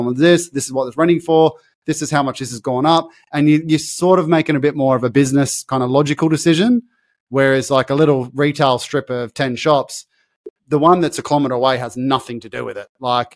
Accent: Parramatta, New South Wales, Australia; Like where I grew up in Parramatta, you couldn't even find an office space.

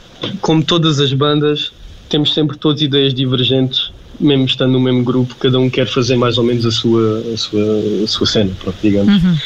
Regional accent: Évora, Alentejo, Portugal; Certo, sou de Évora e lá está, fui para o conservatório assim que deu para entrar no regime articulado da escola.

